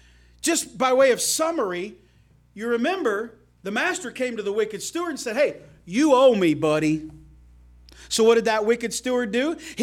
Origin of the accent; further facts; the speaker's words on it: Paris, Illinois, United States; also born or lived in Terre Haute, Indiana; I'm a Hoosier by birth. Although I was raised in Paris, Illinois, I was born in Terre Haute, Indiana.